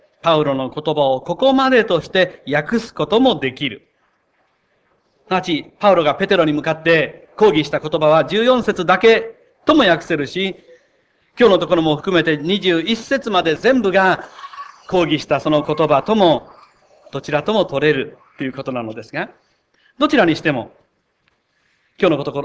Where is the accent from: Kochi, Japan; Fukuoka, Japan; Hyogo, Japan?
Kochi, Japan; 大体私の田舎、土佐の高知の、ずっと、アスリ岬の近く、中野浜っていうところにいたんですけども